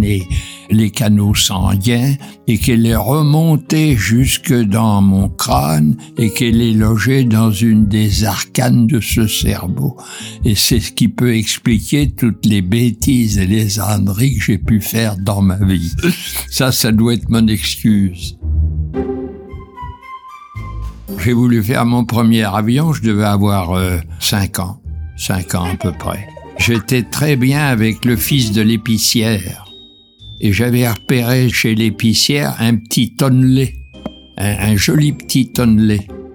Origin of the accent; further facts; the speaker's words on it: Muides-sur-Loire, Centre-Val de Loire, France; born there; Je suis né en Loire-et-Cher, à quelques kilomètres de Chambord, à Muit-sur-Loire.